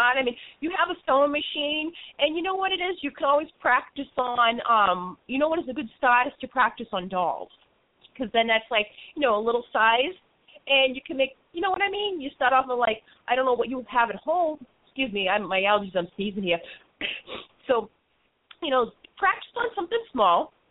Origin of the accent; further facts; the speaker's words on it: Boston, Massachusetts, United States; I'm originally from Boston, so I try to pronounce it as best as I can.